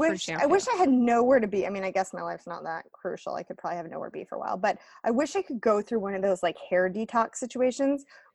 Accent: United States; No, I'm not Aussie. I'm an American

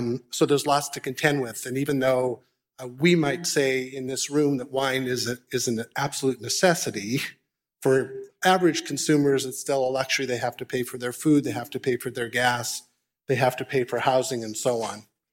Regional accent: Canada; moved away as an adult; now in United States; I'm actually Canadian. I moved to the United States when I married my wife from Southern California about 30 years ago.

